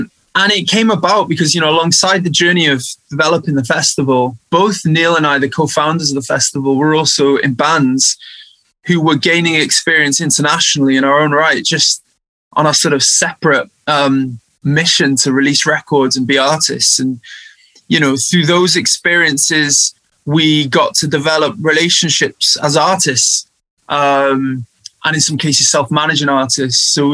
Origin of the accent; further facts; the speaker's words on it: Wales, United Kingdom; a bit more weight behind the international activities we were doing as Welsh artists.